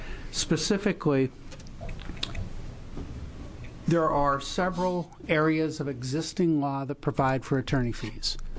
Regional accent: Beaverton, Oregon, United States; I'm an attorney from Beaverton.

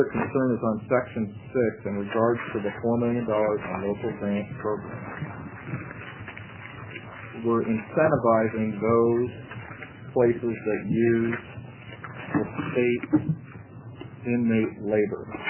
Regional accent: Oregon, United States; because I'm from Southern Oregon, and we don't have anything from Southern Oregon.

